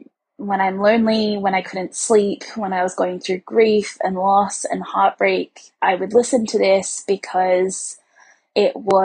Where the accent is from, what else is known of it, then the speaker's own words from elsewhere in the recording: Australia; because you're Scottish and I'm Australian and we all swear like sailors